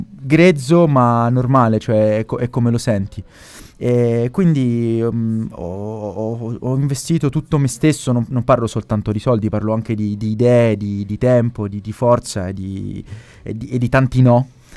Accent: Turin, Piedmont, Italy; now in Rome, Italy; Io sono di Torino, ma abito a Roma da almeno 10 anni, ho perso il conto.

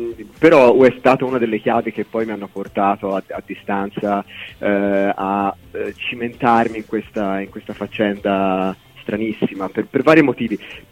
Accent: Florence, Tuscany, Italy; Io sono di Firenze.

